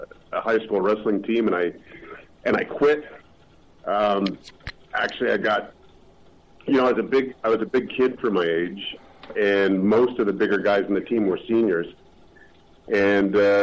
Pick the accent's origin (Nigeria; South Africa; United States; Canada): Canada; River Canard, Ontario; also born or lived in Windsor; I was born in Windsor, raised in River Kennard. Okay. Lived there my whole life. In fact, family still lives there.